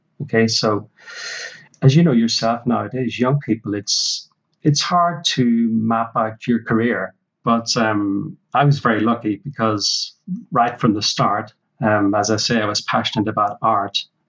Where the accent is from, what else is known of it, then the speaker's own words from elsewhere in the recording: Ireland; I'm Irish. Back in my younger days, I was used to, you know, having basic meals like Irish stew.